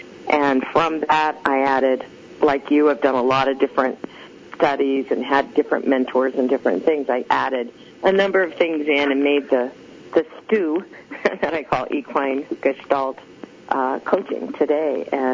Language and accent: English; Tempe, Arizona, United States; Yeah, I grew up in Tempe, Arizona, which is where Arizona State University resides.